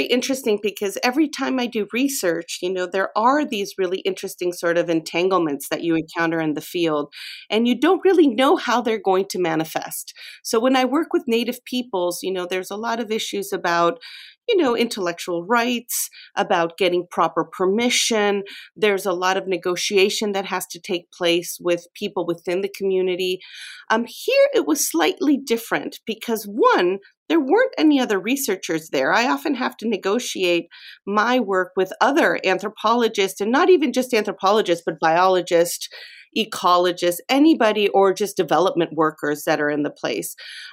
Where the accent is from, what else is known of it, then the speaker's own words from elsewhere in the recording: Mexico; English is a second language; I grew up in Mexico